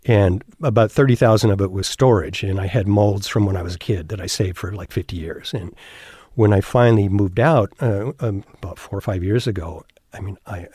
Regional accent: Binghamton, New York, United States; but growing up in Binghamton, New York, it was discouraged.

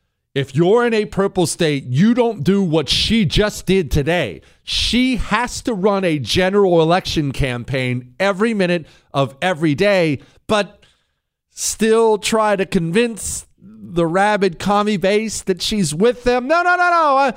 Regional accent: Montana, United States; Max Baucus, he was a senator from my home state, Montana, for ages

